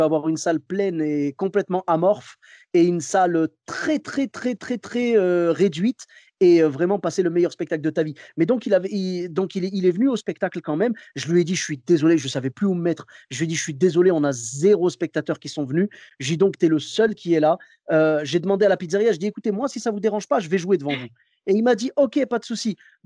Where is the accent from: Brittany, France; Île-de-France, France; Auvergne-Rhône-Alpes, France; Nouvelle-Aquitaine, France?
Nouvelle-Aquitaine, France; Bordeaux; C'était à Paris, et moi, je devais retourner travailler chez moi à Bordeaux.